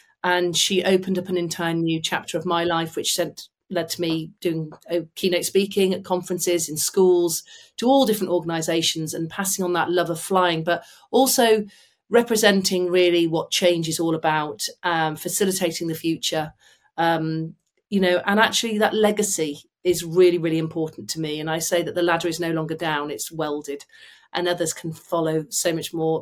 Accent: Manchester, North West England, United Kingdom; from Manchester.

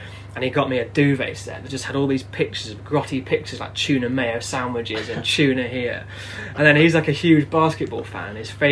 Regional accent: North West England, United Kingdom; now in York, United Kingdom; I grew up in Cheshire, I'm happy to know, thank you very much.

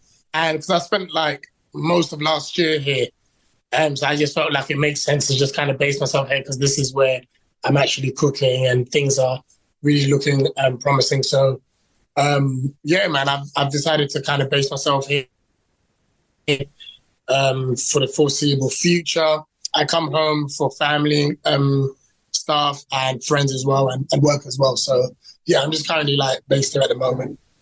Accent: London, United Kingdom; born there; parents are Ghanaian. I was born in London. I was actually in foster care from 5 to about 16, I think, and raised by Caribbean parents.

